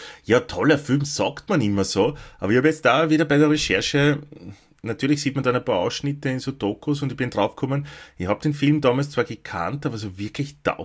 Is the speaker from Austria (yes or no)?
yes; Lower Austria, Austria; in dem Ort, wo ich aufgewachsen bin, natürlich keine gegeben, sondern im nächstgrößeren, in Krems